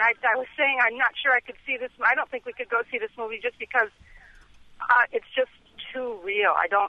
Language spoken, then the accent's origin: English; Michigan, United States; now in Connecticut, United States; We're originally from Michigan, where all our support is.